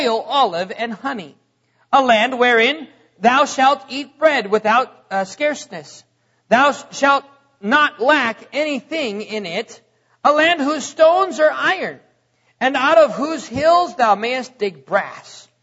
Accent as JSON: {"language": "English", "country": "United States", "said": "Oh yes, ladies and gentlemen, I'm an American."}